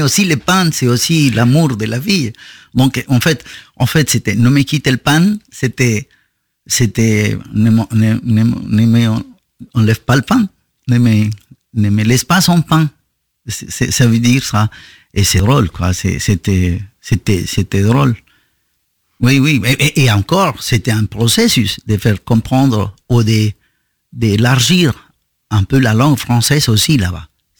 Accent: Chocó, Colombia; Je viens d'une région de la Colombie où il y a où tous les esclaves ont fui. Je suis né dans ces régions, les régions de Choco.

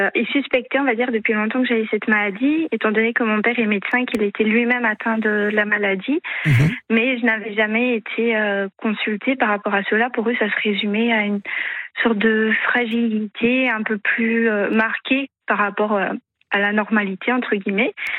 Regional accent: Switzerland; now in Ajaccio, France; Non, je suis Suisse.

